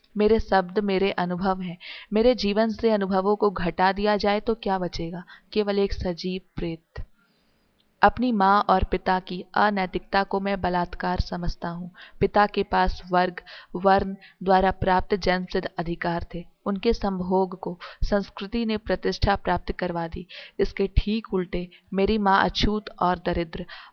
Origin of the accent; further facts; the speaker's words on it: India; हमारा गांव महाराष्ट्र कर्नाटक के सीमा विवाद में फंसा हुआ है। हमारी तहसील में हमेशा सीमा विवाद का झगड़ा चलता रहता है। हाँ, महाराष्ट्र के या कर्नाटक के, हमारी भाषा की भी यही स्थिति है। आसपास के परिवेश में कन्नड़ बोली जाती है